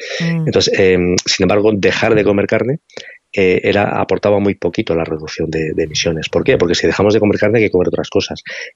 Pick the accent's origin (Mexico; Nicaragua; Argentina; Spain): Spain; en los países desarrollados, en mi país, en España, concretamente, es un problema